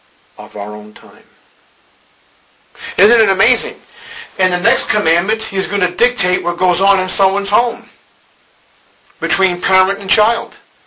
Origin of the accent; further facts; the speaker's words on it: Boston, Massachusetts, United States; I can remember growing up on Sunday, and this is no joke, right in the middle of downtown Boston with skyscrapers and an airport 2 miles away